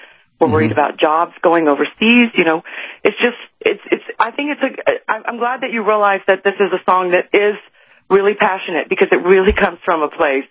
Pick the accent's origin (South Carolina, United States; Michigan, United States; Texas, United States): Texas, United States; also born or lived in New Jersey; I was raised here in Texas and born in New Jersey, and so I'm an American all the way.